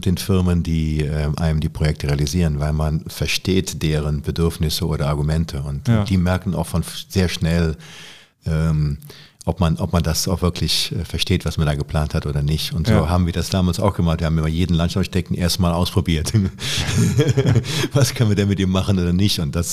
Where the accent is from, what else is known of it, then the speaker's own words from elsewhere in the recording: Rhineland, Germany; accent: Rhenish; Deswegen kann ich nicht so richtig Kölsch. Aber man identifiziert mich schon als Rheinländer, glaube ich, wenn ich rede.